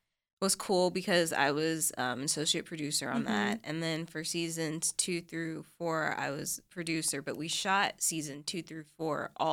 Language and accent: English; Little Rock, Arkansas, United States; also born or lived in Tennessee / Mississippi / Texas / Pennsylvania; I was born in Little Rock, Arkansas. I actually moved around a lot as a kid. Uh-huh. So I've lived in Tennessee and Mississippi and Texas and Pennsylvania and Kansas and I think that's everything. And then we ended up back in Arkansas when I was in eighth grade.